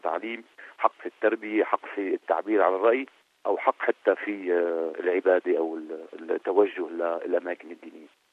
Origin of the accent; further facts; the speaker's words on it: Palestine; وانا اعطيك عن تجربة بسيطة، انه الكل كان يستغرب حتى بسفري انا يعني كفلسطيني لأمريكا